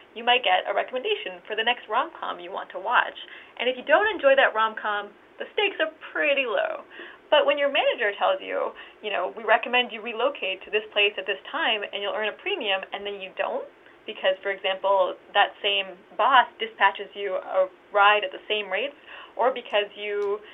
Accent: Canada; across the U.S. and Canada, because I'm Canadian, and so I always like to bridge those two locations.

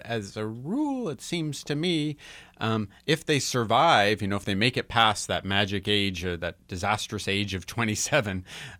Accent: Calgary, Alberta, Canada; when I was growing up in Calgary

